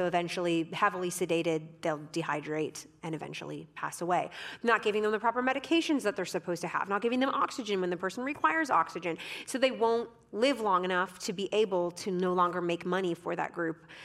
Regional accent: Canada; my home country in Canada

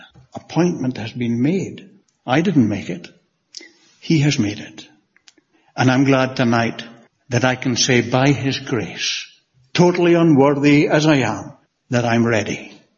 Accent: Scotland, United Kingdom; born there; accent: Scottish; There's nothing wrong with my Scottish accent. I think it's your Ulster ears, perhaps, that need attention. I was born in the Shetland Isles in the far north of Scotland. My parents were God-fearing people who knew and loved the Saviour.

